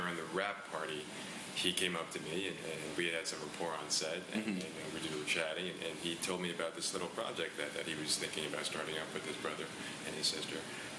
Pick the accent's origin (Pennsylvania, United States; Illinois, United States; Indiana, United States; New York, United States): New York, United States; I'm from New York originally, mm-hmm. so that's why a lot of the lingo and a lot of the way that he talks, KCDC talks, comes pretty second nature to me.